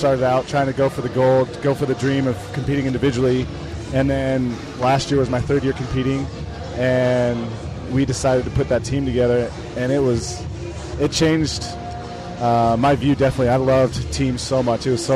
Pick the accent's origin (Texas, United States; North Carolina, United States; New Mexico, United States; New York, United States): Texas, United States; also born or lived in Utah; I was born in Utah, raised in Texas, and then moved back to Utah to play football in college.